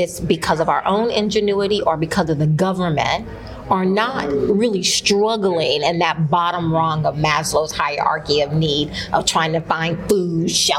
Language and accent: English; Deep South, United States; And as I was growing up, I remember, you know, growing up in the Deep South, and everybody's a Christian, and everybody goes to church almost like 4 days out of the week.